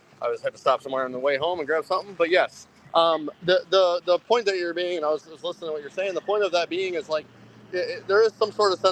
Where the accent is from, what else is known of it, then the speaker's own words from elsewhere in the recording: Michigan, United States; But man, I'm from Michigan, but I've always said soda.